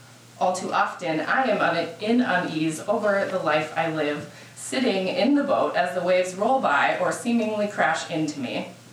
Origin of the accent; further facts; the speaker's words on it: North Dakota, United States; I'm also from North Dakota, which means I'm a far better land creature than sea.